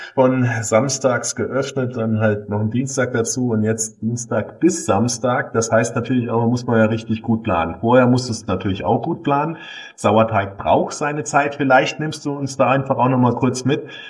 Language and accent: German; Saarland, Germany; Und das sage ich ja auch als Saarländer, wenn ich hierher gondel.